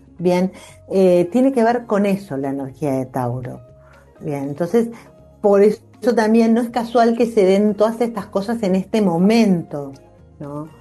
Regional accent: Buenos Aires, Argentina; como porteña que soy

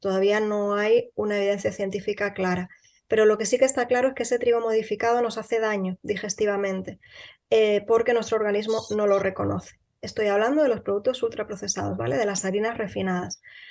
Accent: Spain; que yo soy de España, vivo en Canarias

